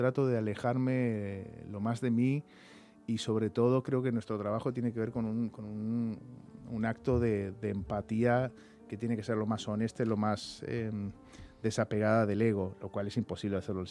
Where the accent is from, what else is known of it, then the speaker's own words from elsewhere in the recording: Córdoba, Argentina; Yo soy de Córdoba, que ya mi acento aparece al rato de que llego allí a Córdoba, ahí empieza a aparecer